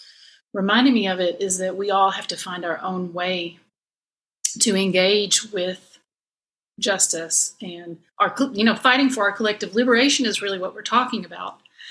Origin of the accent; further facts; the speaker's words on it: Whitesburg, Kentucky, United States; especially because I grew up in Whitesburg with the Apple Shop organization